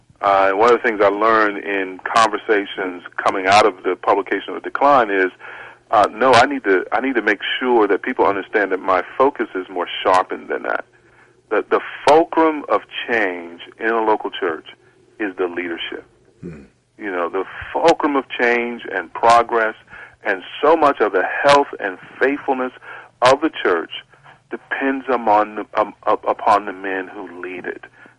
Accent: Bible Belt, United States; The Christian upbringing I had was a nominal Christian upbringing. I grew up in the Bible Belt.

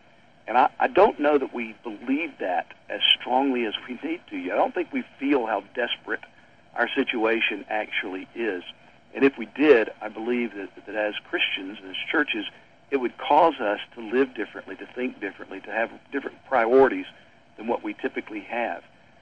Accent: Beaumont, Texas, United States; I'm a child of the 60s and 70s, and in my hometown of Beaumont, Texas, lived through race riots and just all kinds of racial strife

